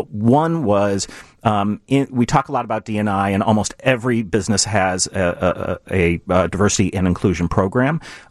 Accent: Kenilworth, Illinois, United States; I grew up in Kenilworth, Illinois, big fan of hip hop music

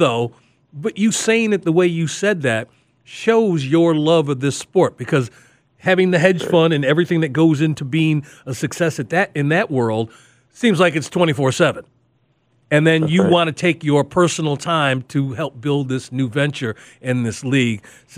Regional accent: Chicago, Illinois, United States; This is me growing up in Chicago.

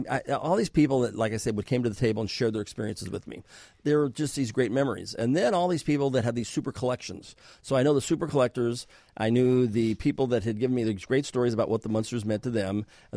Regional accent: Hollywood, California, United States; because when you're growing up in Hollywood, when you're stand-ins, when you're a child, they use little people as a stand-in.

